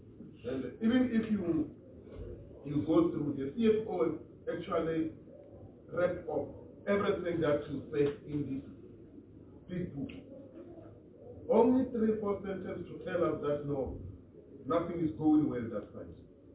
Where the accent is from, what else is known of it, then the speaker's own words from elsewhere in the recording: Gauteng, South Africa; Now, I'm from Gauteng.